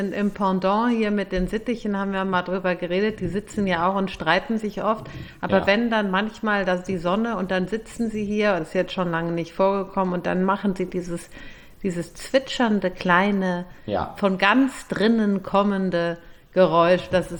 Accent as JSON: {"language": "German", "town": "Cologne", "region": "North Rhine-Westphalia", "country": "Germany", "said": "Ich komme aus Köln, hier habe ich sie selten gesehen"}